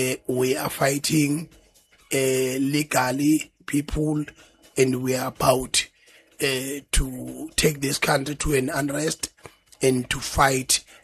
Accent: East London, Eastern Cape, South Africa; I'm from East London, and we have been extremely peaceful there.

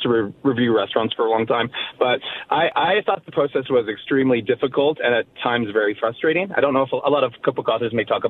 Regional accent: Saskatoon, Saskatchewan, Canada; when I was growing up in Saskatoon, I was a line cook at Moxie's on 8th Street.

